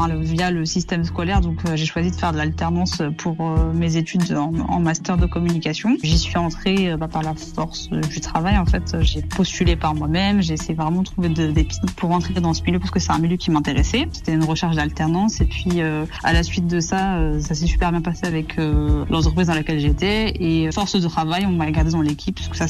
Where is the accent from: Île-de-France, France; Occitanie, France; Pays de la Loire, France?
Île-de-France, France; Gennevilliers; Alors j'ai grandi dans le 92 à Gennevilliers, donc je suis née là-bas et j'ai grandi là-bas, j'ai fait toutes mes études quasiment à Gennevilliers, dans un quartier qui s'appelle le quartier des Grésillons, qui est super agréable